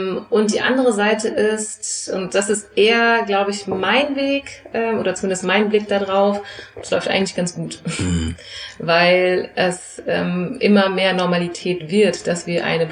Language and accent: German; Frankfurt, Hesse, Germany; Ich bin hier in Frankfurt geboren und aufgewachsen, ging hier zur Grundschule, habe hier Abitur gemacht, ging hier an die Universität und arbeite jetzt hier immer noch in Frankfurt.